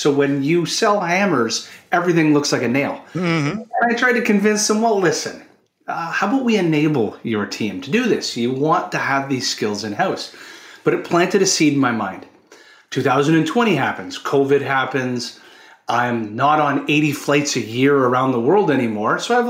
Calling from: Toronto, Ontario, Canada; I'm joining us from Toronto, Canada.

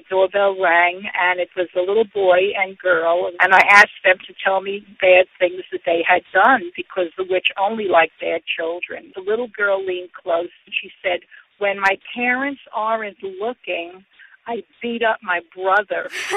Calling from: Great Neck, New York, United States; I'm calling from Great Neck, New York.

